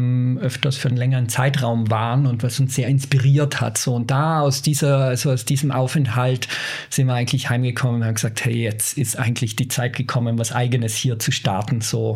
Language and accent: German; Bolzano, Trentino-Alto Adige, Italy; ich komme ursprünglich aus Südtirol, aus Bozen, also ganz andere Ecke, aber habe da studiert